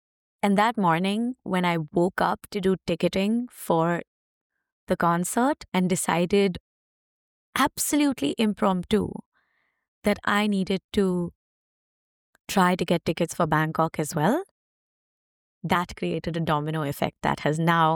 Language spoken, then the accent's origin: English; India; before this privilege of being an Indian passport holder could potentially get taken away.